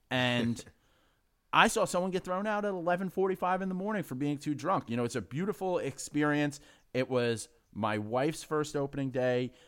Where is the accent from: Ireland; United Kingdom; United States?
United States; New York; I'm a Irish guy from the Bronx, so we knew cops.